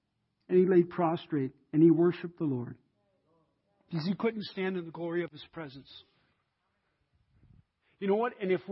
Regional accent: California, United States; I'm from California, but people from Minnesota are going to be very, very uncomfortable.

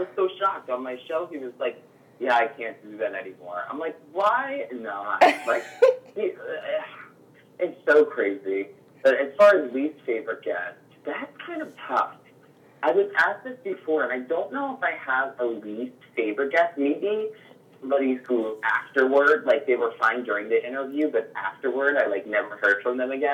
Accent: New Jersey, United States; I'm an Italian from New Jersey, but right outside of Philadelphia. I'm like 25 minutes from Philly. This is where I was born and raised.

